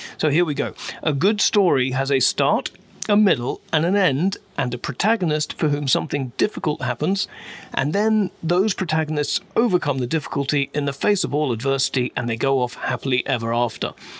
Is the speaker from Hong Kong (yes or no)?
no; England, United Kingdom; accent: English; You can tell by my beautiful English accent.